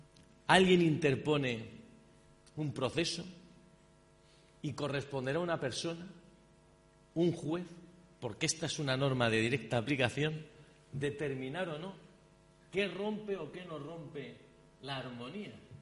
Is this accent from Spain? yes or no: yes; Granada, Andalusia, Spain; now in Canary Islands, Spain; añoraba un poco el hecho de volver a mi tierra, porque nos vimos en Granada hace unos días, ¿no? Porque como les he dicho, vivo en Canarias, volví a Granada hace unos días